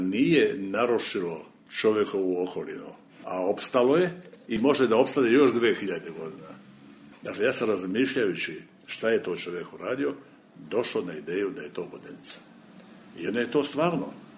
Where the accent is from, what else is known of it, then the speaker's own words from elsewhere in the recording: Šibenik, Šibenik-Knin County, Croatia; ja sam iz Šibenika, mi smo doživjeli strahovito bombardovanje 1944. godine od strane saveznika.